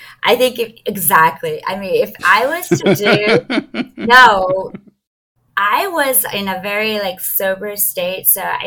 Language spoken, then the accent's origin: English; Los Angeles, California, United States; I grew up LA. I was raised in LA all over. So I am native, although that is kind of like being in LA people, it is rare to be like native LA.